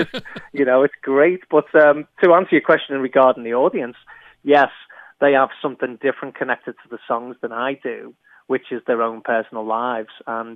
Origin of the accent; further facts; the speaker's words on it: Liverpool, North West England, United Kingdom; moved away as an adult; now in Las Vegas, United States; growing up in Liverpool, it was kind of like almost embarrassing